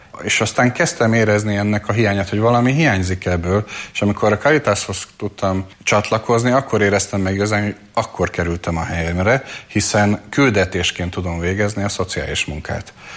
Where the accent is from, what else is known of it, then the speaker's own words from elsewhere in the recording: Eger, Heves, Hungary; mert bár viszonylag korán én Egerbe nőttem föl